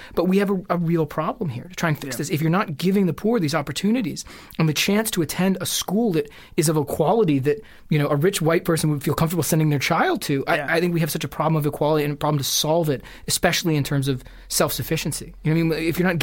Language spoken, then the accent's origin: English; Toronto, Ontario, Canada; And growing up in Toronto, even it's changed now